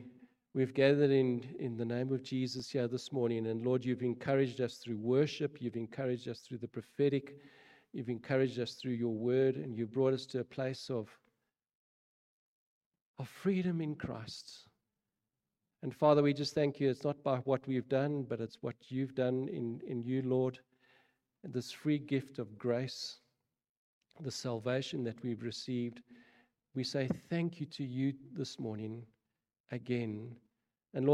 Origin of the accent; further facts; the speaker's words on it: South Africa; born there; I'm born in South Africa, I'm a South African citizen, I have a South African ID card, I have a South African passport